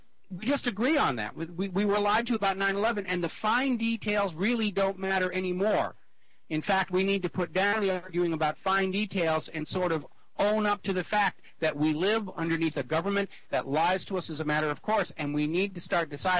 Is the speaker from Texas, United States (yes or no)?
no; New Hampshire, United States; I grew up in New Hampshire. I grew up in a farm in New Hampshire, and when I was a kid there, everybody was eating the food that came out of their backyard.